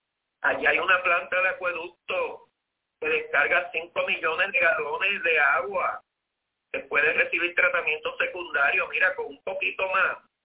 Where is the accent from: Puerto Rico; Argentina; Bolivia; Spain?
Puerto Rico; y esto sí nos va a doler, como puertorriqueño, el arroz